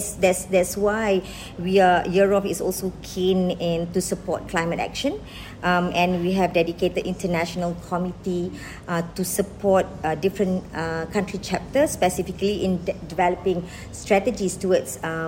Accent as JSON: {"language": "English", "town": "Taiping", "region": "Perak", "country": "Malaysia", "tie": "born or raised there", "said": "Well, I'm from Malaysia, born and raised in Malaysia, mm-hmm. and in a small town named Taiping, okay. In a northern state of Malaysia, where the state called Perak."}